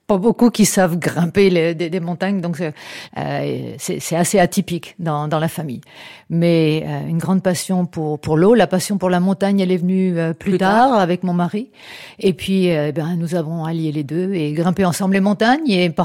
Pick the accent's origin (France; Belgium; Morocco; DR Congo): France; La Celle-Saint-Cloud, Île-de-France; also born or lived in Bagneux; Je suis née à Bagneux, mais on vivait à la Selle-Saint-Cloud.